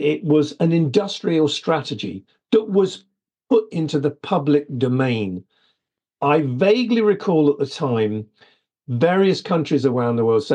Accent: United Kingdom; I'm British. I'm a European. I'm a citizen of the world.

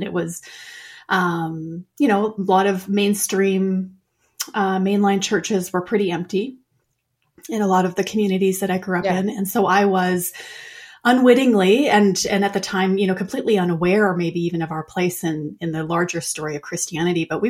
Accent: Calgary, Alberta, Canada; also born or lived in Western Canada; I'm from Canada, born and raised in Western Canada. I live in Calgary, Alberta. But actually, this is where I grew up. And then I left for 25 years and then came back.

